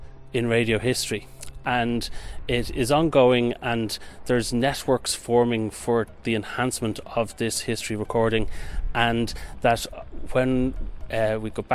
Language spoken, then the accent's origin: English; Dublin, Leinster, Ireland; I'm from Dublin, Ireland.